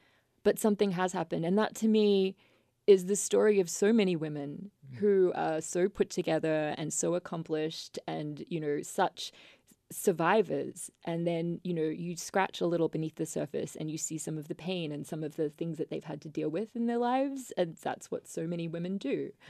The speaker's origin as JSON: {"language": "English", "country": "Australia", "tie": "born or raised there", "moved": "as an adult", "lives_now": "United States", "said": "As you can probably hear, I am not a native Philadelphian from my accent. I grew up in Australia. And I came to America when I was 23"}